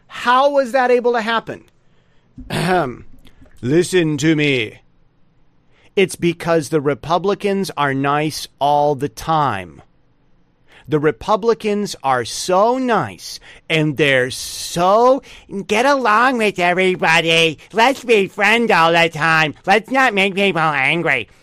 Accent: United States; now in Taiwan; As the American who's lived in Taiwan all these years, and from my time living over here

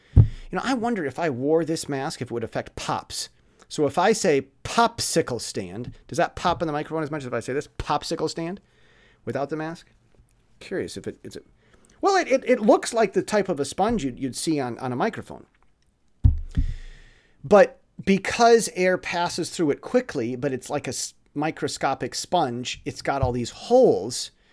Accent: United States; I know that you're probably American, and me being American, I know it's in my bones too.

